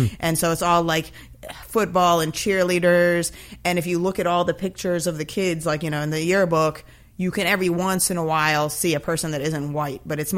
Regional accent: Iran; moved away; I grew up living in Iran.

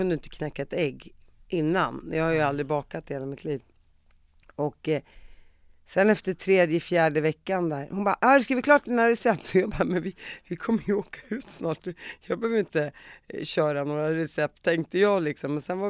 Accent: Sweden; Som svensk så tänker man invandrare som invandrare.

